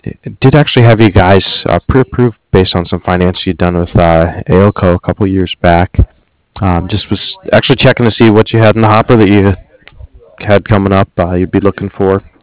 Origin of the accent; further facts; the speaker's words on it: Ohio, United States; I grew up in Ohio, so I know the roads got pretty beat up over the winter